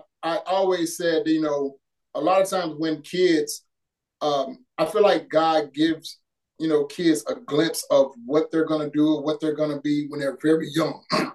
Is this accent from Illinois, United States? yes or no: yes; Chicago, Illinois, United States; now in Minneapolis, United States; But, you know, growing up in Chicago, that's kind of like what that inspired, you know, for me.